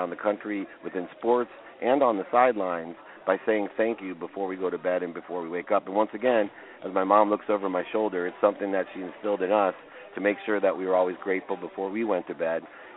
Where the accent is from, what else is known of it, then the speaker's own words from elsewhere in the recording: Akron, Ohio, United States; born there; I was born in Akron, Ohio. I'm a Cleveland Browns fan